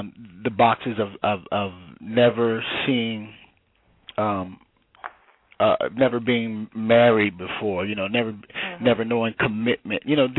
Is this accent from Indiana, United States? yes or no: yes; Gary, Indiana, United States; I'm originally from Gary, Indiana, and growing up at that time, it was deemed murder capital